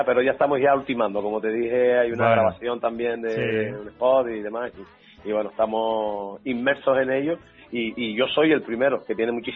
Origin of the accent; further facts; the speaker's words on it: Santa Cruz de Tenerife, Canary Islands, Spain; Me considero también, yo soy chicharrero de pro.